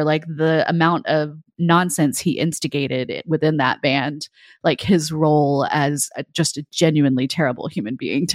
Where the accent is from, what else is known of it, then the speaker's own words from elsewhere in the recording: Texas, United States; Even I grew up in Texas